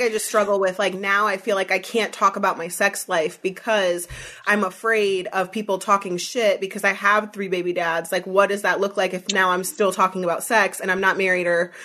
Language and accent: English; Pennsylvania, United States; I'm from Northern Pennsylvania.